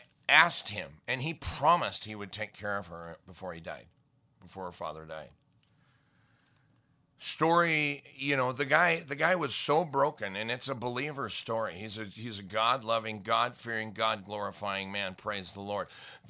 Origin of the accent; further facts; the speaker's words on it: Montana, United States; I grew up in Montana. I mean, I grew up working hard on, and I had jobs on farms and ranches